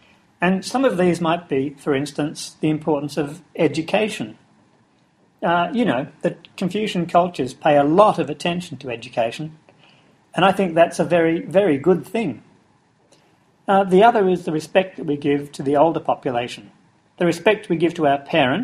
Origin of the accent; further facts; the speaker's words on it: Australia; I was born in Australia. My parents came here from Hong Kong. My dad migrated in 1960, and I was raised as an Australian.